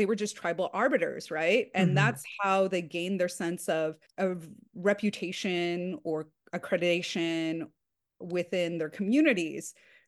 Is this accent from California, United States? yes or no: yes; California, United States; And I grew up in Southern California I look back at the yearbook and we weren't white dominant